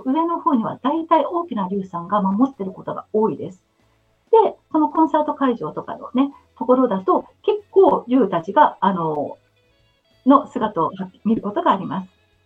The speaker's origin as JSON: {"language": "Japanese", "town": "Kamakura", "region": "Kanagawa", "country": "Japan", "tie": "born or raised there", "also_born_or_lived": "Yokohama", "said": "私も横浜生まれで、鎌倉で育ってるので、江ノ島がすごく近いんですね。"}